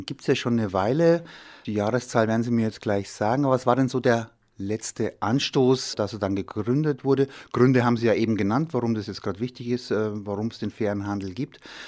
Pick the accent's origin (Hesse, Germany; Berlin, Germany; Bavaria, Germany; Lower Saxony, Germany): Bavaria, Germany; Oberschleißheim; ich bin in Schleißheim aufgewachsen, in Oberschleißheim